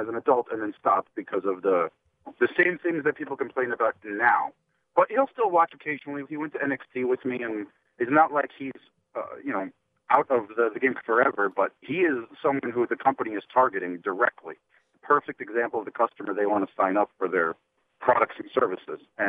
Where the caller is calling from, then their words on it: New Jersey, United States; from New Jersey.